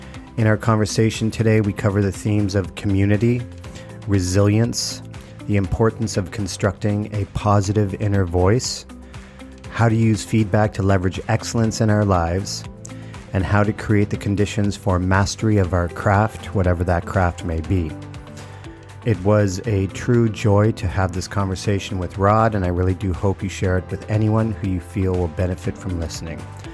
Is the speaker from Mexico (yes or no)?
no; Canada; Growing up in Canada, I was very passionate about sport, in particular football and golf.